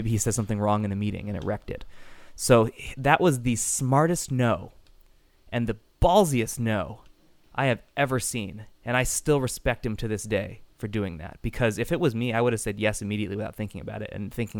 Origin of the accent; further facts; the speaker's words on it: Salinas, California, United States; a printing shop that was in my hometown of Salinas called Martella Printing.